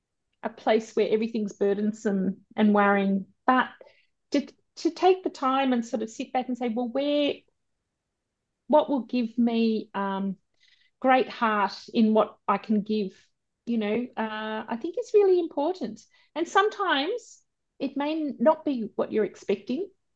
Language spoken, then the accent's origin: English; Sydney, New South Wales, Australia; moved away as an adult; now in Melbourne, Australia; I grew up in Sydney. It's very different, you know. It's a very different culture, you know.